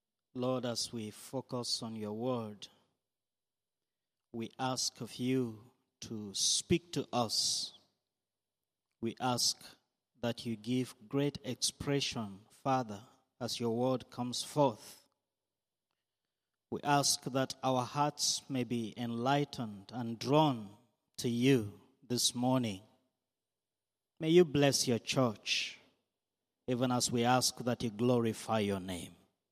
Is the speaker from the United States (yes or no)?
no; Nigeria; You have heard that I am from Nigeria